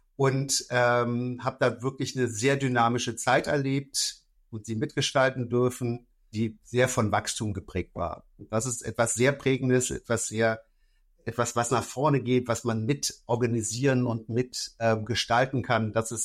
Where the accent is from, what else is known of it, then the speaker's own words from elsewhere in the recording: Bonn, North Rhine-Westphalia, Germany; Ich komme aus Bonn, aus dem schönen Rheinland, genau aus Bonn-Bad Godesberg. Bin Familienvater, habe eine tolle Frau.